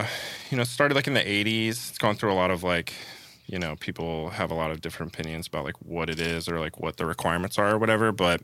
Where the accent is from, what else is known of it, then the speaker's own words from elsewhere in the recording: Baltimore, Maryland, United States; I think just growing up in Baltimore with the amount of like danger that's around